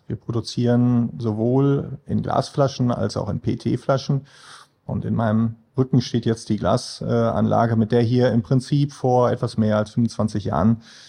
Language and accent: German; Essen, North Rhine-Westphalia, Germany; Wohnt tue ich sogar im Ruhrpott in Essen. Ja. Also man könnte sagen, im weiteren Sinne Nordrhein-Westfalen ist schon meine Heimat.